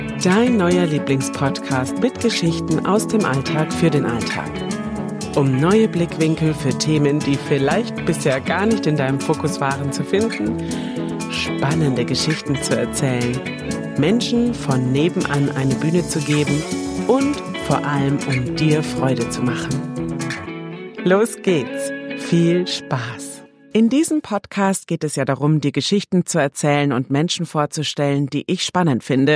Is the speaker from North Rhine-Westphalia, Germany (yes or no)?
no; Bavaria, Germany; now in Mainz, Germany; ich komme aus Bayern und lebe jetzt in Mainz.